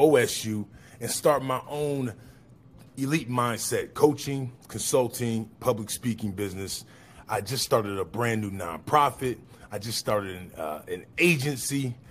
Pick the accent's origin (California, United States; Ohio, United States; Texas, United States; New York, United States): Ohio, United States; Lorain; I grew up in Lorain, which is a small steel city right on the lake, right, I'll say maybe 30 miles west of Cleveland, right on the lake, on Lake Erie.